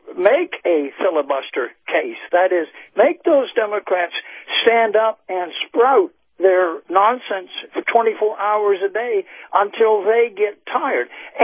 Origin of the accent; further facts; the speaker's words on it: Maine, United States; I, as you know, I'm from Maine